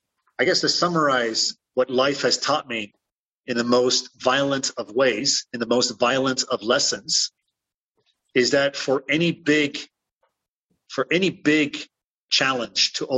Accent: Belgium; you know, in my home country, in Belgium.

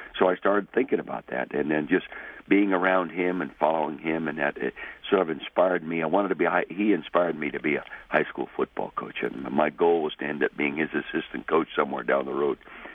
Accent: Calistoga, California, United States; I was born and raised in the Napa Valley, 1936, 75 years ago, north end of the Napa Valley. My dad ran an old garage there in Calistoga.

